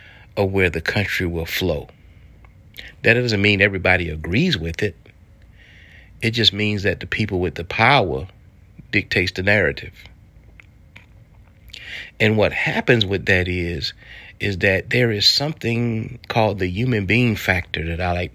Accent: United States; The one thing that I've learned in America, and growing up in America, and growing up with the country that I love so much

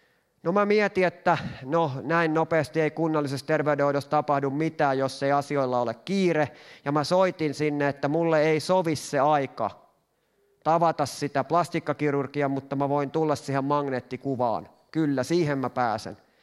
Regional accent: Lahti, Päijät-Häme, Finland; kun mä oon Lahdesta kotoisin, niin me mennään moikkaamaan mun vanhempia.

